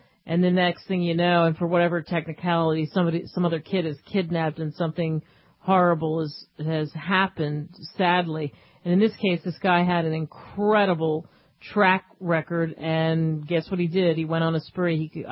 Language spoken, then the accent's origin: English; East Coast, United States; And I grew up in the East Coast where they don't have guns in the sense that you're not carrying a gun in Philadelphia or New Jersey or New York.